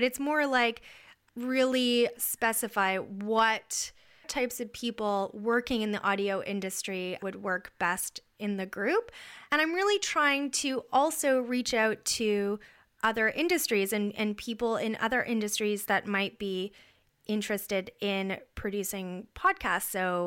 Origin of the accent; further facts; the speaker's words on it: Canada; I'm not actually American, I'm Canadian.